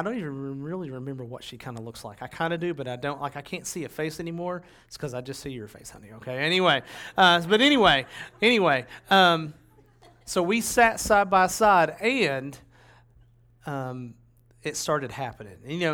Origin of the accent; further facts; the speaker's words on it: Tennessee, United States; I'm from Tennessee, so I'm going to say Southern very pointedly.